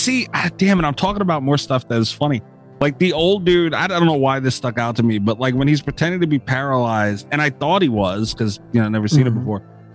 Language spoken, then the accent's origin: English; United States; Yeah, I was like, I'm an American.